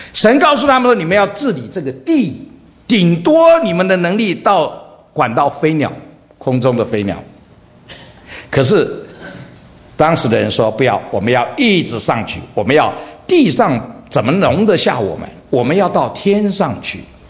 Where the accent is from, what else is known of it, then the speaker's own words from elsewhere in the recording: Dongtai, Jiangsu, China; 我在江苏省，我老家是东台